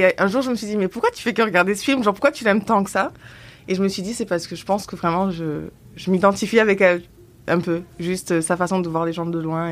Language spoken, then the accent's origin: French; Blagnac, Occitanie, France; also born or lived in Toulouse; Moi, je suis née à Blagnac. Enfin, je suis née à Toulouse, mais j'ai grandi à Blagnac, là où il y a l'aéroport.